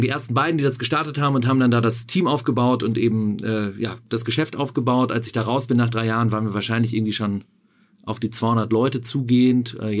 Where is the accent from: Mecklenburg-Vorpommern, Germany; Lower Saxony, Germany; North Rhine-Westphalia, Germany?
North Rhine-Westphalia, Germany; Erstmal bin ich Westfale, wenn du aufs Vorleben eingehst.